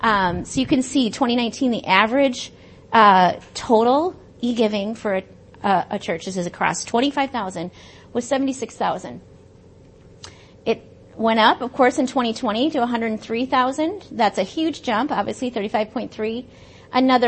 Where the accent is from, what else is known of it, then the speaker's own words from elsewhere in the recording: Minnesota, United States; I didn't say this, but I'm from Minnesota, right in the third place one.